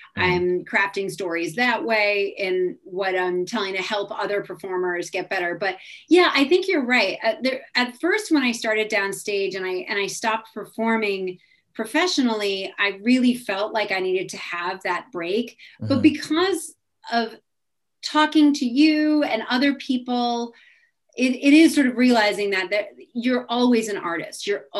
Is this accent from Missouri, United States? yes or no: no; New Jersey, United States; So I grew up in New Jersey. I live in New Jersey now.